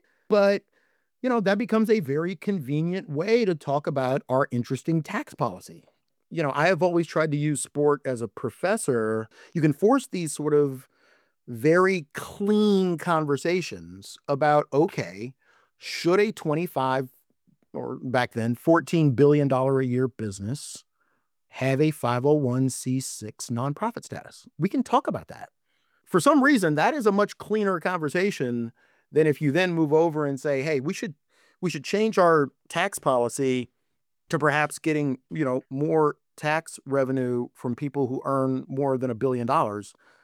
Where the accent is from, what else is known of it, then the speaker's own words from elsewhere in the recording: Washington, District of Columbia, United States; my hometown newspaper gets raided by the FBI? They're executing search warrants at the Washington Post.